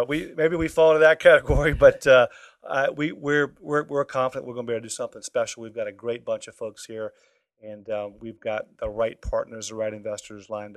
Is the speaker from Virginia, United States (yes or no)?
yes; Richmond, Virginia, United States; Well, I grew up here in Virginia, went to high school at St. Christopher's here in Richmond